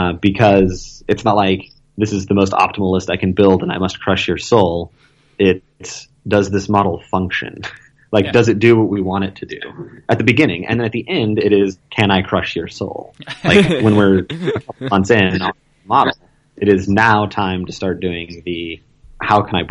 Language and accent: English; Texas, United States; Well, I'm from Texas. I'm never polite.